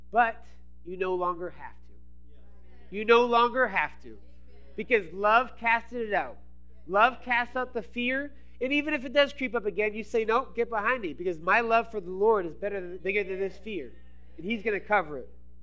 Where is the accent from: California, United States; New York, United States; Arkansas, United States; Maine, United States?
Maine, United States; moved away as an adult; I was actually born and raised in Maine for my first 19 years of my life.